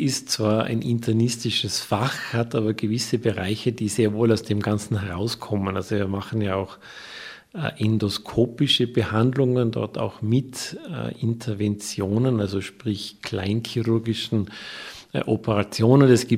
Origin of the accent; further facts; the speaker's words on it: Austria; now in Germany; Es gibt zwar Länder, die noch mehr Raucherraten haben, so wie auch Österreich, wo ich herkomme.